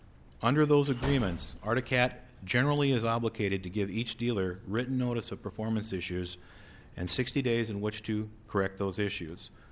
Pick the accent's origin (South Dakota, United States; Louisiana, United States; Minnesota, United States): Minnesota, United States; Thief River Falls; born there; I'm not a hired gun. I was born in Thief River Falls.